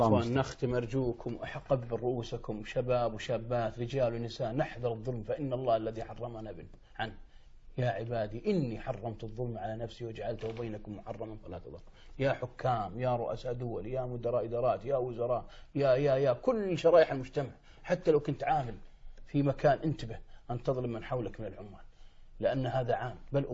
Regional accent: Saudi Arabia; ما في دار العجزة في الكويت وعندنا في السعودية

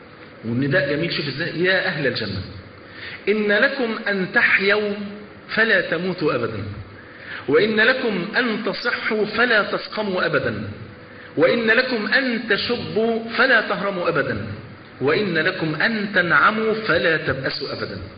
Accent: Egypt; معلش الفول عندنا في مصر فرض عين

